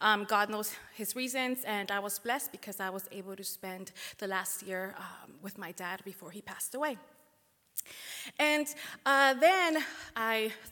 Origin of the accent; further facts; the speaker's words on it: Los Angeles, California, United States; now in Louisville, United States; I live in Kentucky. What? I'm from Los Angeles, California, East LA to be specific, completely different from here. It doesn't even compare to Louisville.